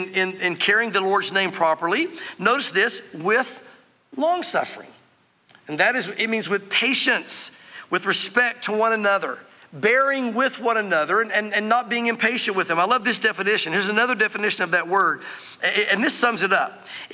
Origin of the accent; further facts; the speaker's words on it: the South, United States; Again, I was drawn to non-denominationalism because growing up in the South, I was involved in a denominational movement.